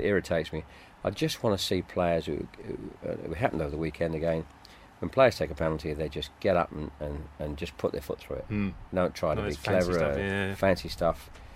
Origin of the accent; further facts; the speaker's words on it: Chelmsford, East of England, United Kingdom; also born or lived in Ashton-under-Lyne / Denton; I was born in Ashton-under-Lyme, lived in Denton early years, 5 or 6 years of age. My family moved down to Chelmsford in Essex